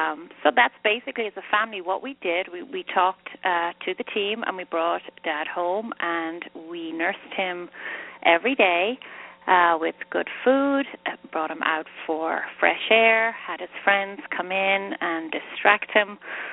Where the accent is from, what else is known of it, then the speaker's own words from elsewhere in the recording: Ireland; So I was the youngest of 10 daughters, born and raised in Ireland.